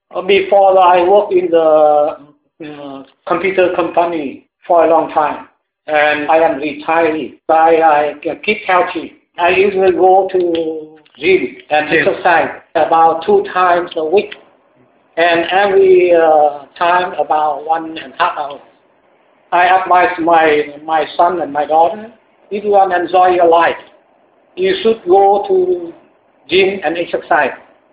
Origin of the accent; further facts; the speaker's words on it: Vietnam; moved away as an adult; now in United States; I came from Vietnam. Right now, I have a U.S. citizenship already. But I flee from Vietnam in 1992 because everybody know it's very hard to live under the communism.